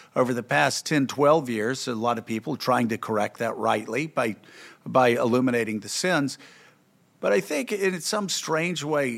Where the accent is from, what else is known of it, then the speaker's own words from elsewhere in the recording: Georgia, United States; Maybe it's because we're from Georgia, and I kept hearing about how that Sherman burned down Atlanta